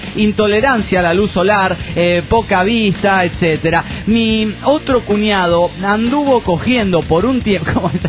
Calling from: Cochabamba, Bolivia; Hola, soy … de Cochabamba, Bolivia.

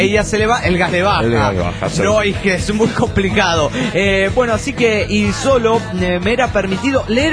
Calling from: Mexico City, Mexico; del DF mexicano, aquí en la Ciudad de la Esperanza.

